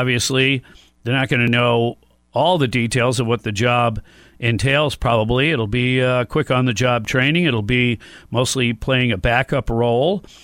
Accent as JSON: {"language": "English", "region": "Arkansas", "country": "United States", "tie": "born or raised there", "said": "we saw a little bit of the crazy come out last week in my home state of Arkansas."}